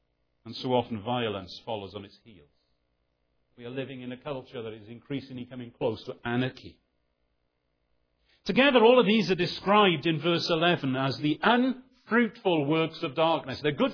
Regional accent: Wales, United Kingdom; There are times as a Welshman I hate the rain.

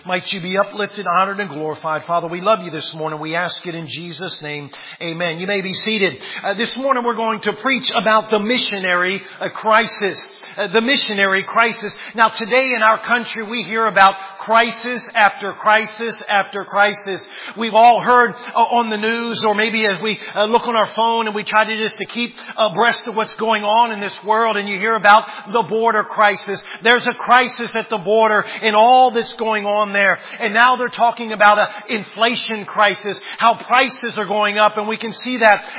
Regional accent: Washington, District of Columbia, United States; Now listen, I'm from Washington, D.C. I'm a Redskin fan.

